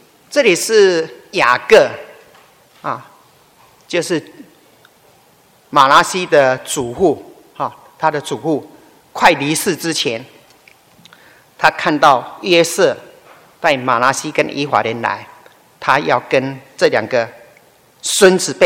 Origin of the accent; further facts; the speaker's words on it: China; 我们中国人也有那种概念